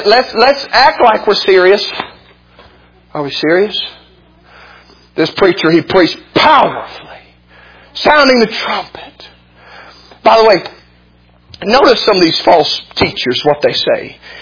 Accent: United States; I'm an American.

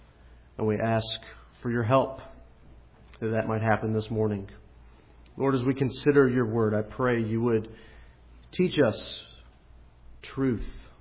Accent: Georgia, United States; It's so weird for me to say this because I come from Georgia, so my positioning is all out of whack. But I did come from Georgia, and I do go to church in Hilliard

